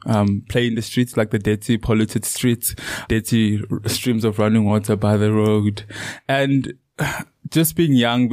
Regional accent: Leandra, Mpumalanga, South Africa; now in Secunda, South Africa; That was my life growing up in Leandra. So for someone that grew up in Leandra, there's a place called Secunda. It's a city or a town 30 minutes away from Leandra, and that's where I stay now.

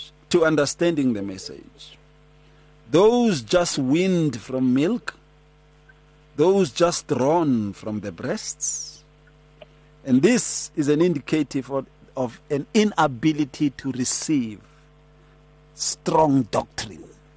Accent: South Africa; born there; Ever since I was born here in South Africa

